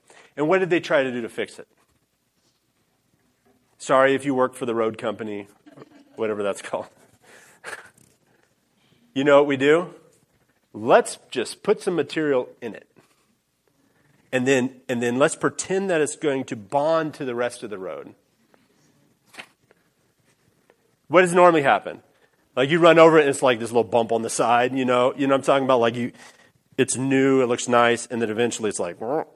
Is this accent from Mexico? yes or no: yes; Mexico; so in Mexico, I grew up in Mexico on the mission field.